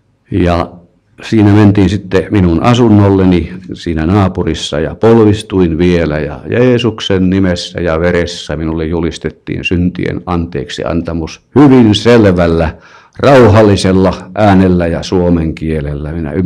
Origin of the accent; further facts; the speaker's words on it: Ostrobothnia, Finland; kun minä kasvoin Pohjanmaalla, Karjalasta päin minunkin vanhempani on kyllä sinne tulleet sodan jaloissa.